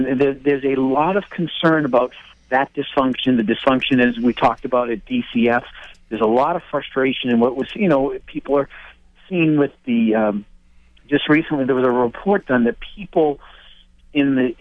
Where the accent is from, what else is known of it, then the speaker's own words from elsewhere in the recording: Kingston, Massachusetts, United States; I know for myself, I grew up in Kingston. I went to Silver Lake Regional High School. So I know a lot about the community.